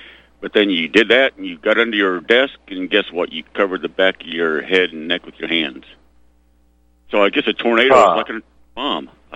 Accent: Texas, United States; You know, I grew up here in Texas, or I went to school here

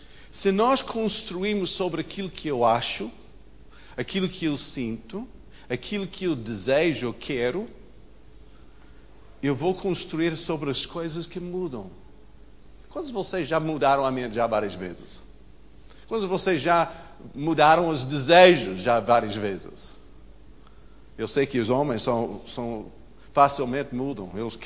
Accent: Alaska, United States; Portuguese is a second language; Em Alasca, na minha terra, nós temos debaixo do sol gelo.

